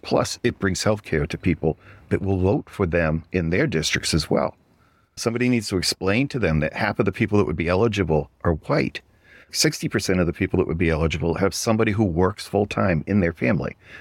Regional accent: New England, United States; also born or lived in the South; I spent most of my life in New England. I was born in the South, but my dad was in the Navy, so we moved back up to New England. I lived there most of my life.

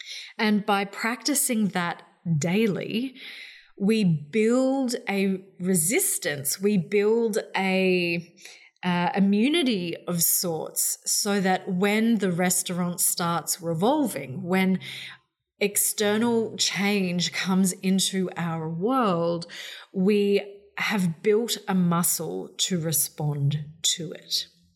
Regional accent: New South Wales, Australia; the floods that have just happened in my hometown and also in northern New South Wales

